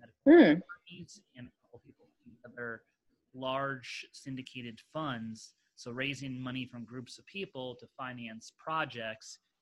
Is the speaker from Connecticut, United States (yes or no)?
yes; Connecticut, United States; also born or lived in Boulder, Colorado; now in San Diego, United States; I grew up in Connecticut, which is basically, I feel like, a giant suburb of New York City.